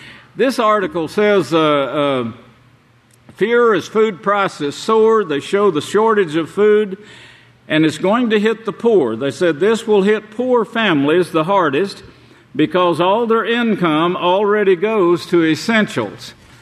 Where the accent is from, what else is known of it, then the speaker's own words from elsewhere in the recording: Oklahoma, United States; Yes, this was the way I was raised in Oklahoma, but during my lifetime, I saw that change.